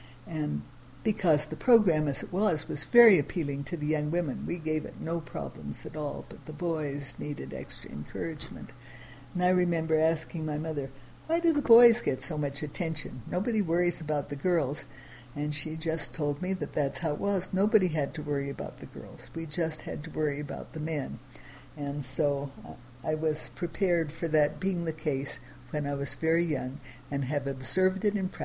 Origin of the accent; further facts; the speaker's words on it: San Francisco, California, United States; I figure that I had the ideal church rearing in San Francisco, California.